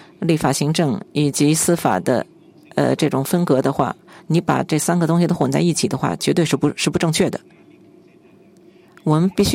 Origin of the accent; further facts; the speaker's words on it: Beirut, Beirut Governorate, Lebanon; 我是在那个贝鲁特长大的，我们那儿有十八个这个区，